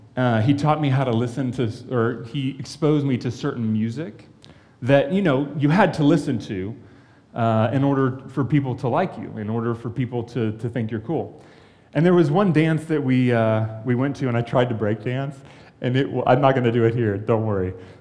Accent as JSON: {"language": "English", "region": "California", "country": "United States", "tie": "born or raised there", "said": "I grew up in California, and my two older sisters are 7 and 13 years older than me"}